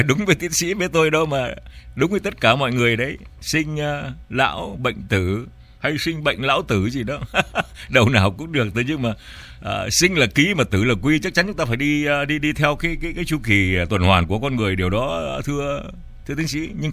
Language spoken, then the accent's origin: Vietnamese; Biên Hòa, Đồng Nai, Vietnam; also born or lived in Northern Vietnam; tôi là người Bắc di cư vào trong năm 1954. Tôi lớn lên đi học ở Biên Hòa rồi về Sài Gòn học, rồi tôi đã về Biên Hòa